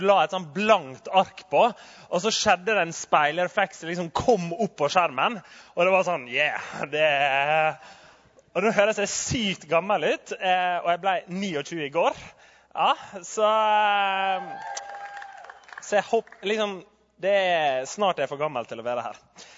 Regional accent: Møre og Romsdal, Norway; accent: Sunnmøre; og som du hører så ikke jeg fra Oslo. Jeg snakker sunnmørsk

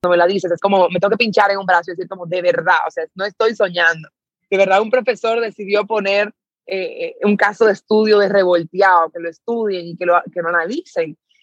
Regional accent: Dominican Republic; Soy dominicana, tengo 25 años.

